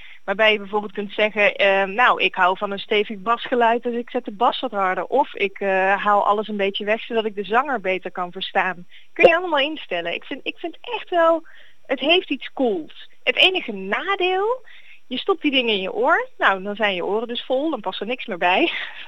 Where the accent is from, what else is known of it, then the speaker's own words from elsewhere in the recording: Netherlands; accent: soft G; En dat zal wel liggen aan mijn zachte G.